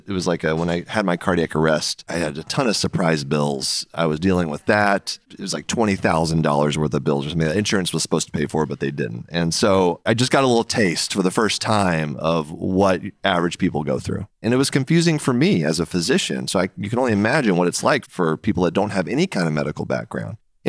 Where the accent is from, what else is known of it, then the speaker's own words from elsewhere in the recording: Houston, Texas, United States; Yeah, I first started doing stand-up comedy growing up in Houston.